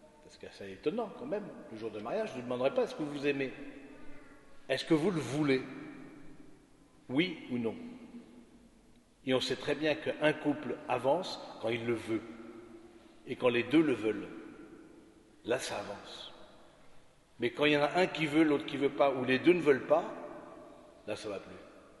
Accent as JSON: {"language": "French", "town": "Ourscamp", "region": "Hauts-de-France", "country": "France", "said": "Moi, je viens de l'abbaye d'Ourscan, de la Picardie profonde."}